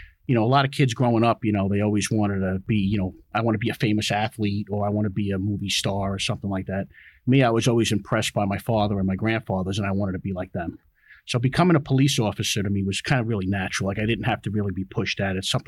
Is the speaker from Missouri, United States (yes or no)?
no; Queens, New York, United States; Well, I'm from Queens, New York. I say Northern Alabama, but nobody believes me with my accent. But I'm from Queens, New York.